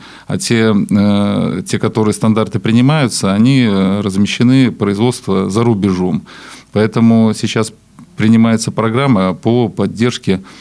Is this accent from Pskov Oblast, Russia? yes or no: yes; Velikiye Luki, Pskov Oblast, Russia; о Великих Луках, о моем родном городе.